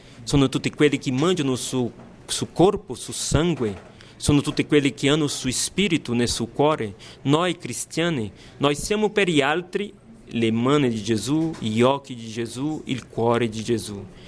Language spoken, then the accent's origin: Italian; Fortaleza, Ceará, Brazil; born there; Italian is a second language; Io sono nato a Fortaleza, nel nord-est del Brasile.